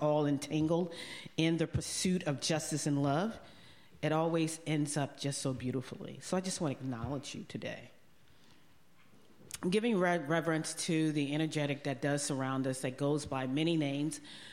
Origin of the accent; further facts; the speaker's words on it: the South, United States; I am from the South. I've grown up in a Black church experience, which means that I am very used to call and responses.